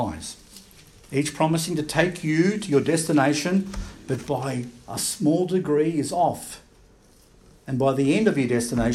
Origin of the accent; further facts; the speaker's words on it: Australia; And we said, "We're from Australia."